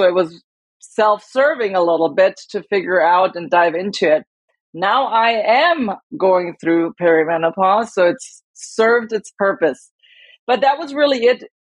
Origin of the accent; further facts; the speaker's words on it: Germany; now in United States; I was born and raised in Germany, which it's inherently more movement based. When I came to the States, I joined the Air Force.